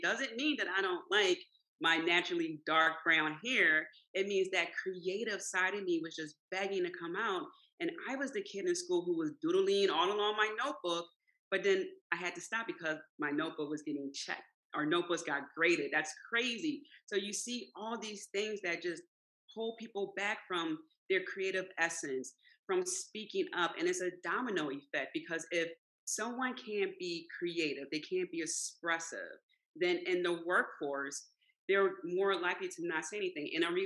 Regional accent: Philadelphia, Pennsylvania, United States; For example, I grew up in South Philly, so it's very much just a few demographics of people.

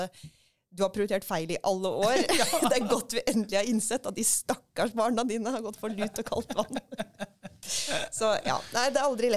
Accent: Rogaland, Norway; for det hadde aldri vært nok hjemme I Rogaland. Og som Rogalands representant

